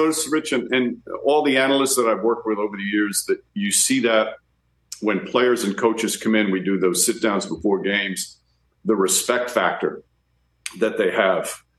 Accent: Yonkers, New York, United States; Growing up in Yonkers, I was one of six boys.

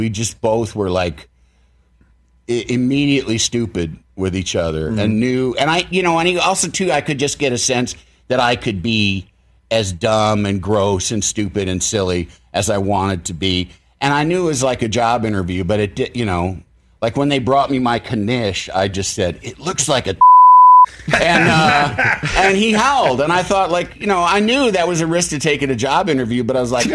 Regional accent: Illinois, United States; I'm from Illinois.

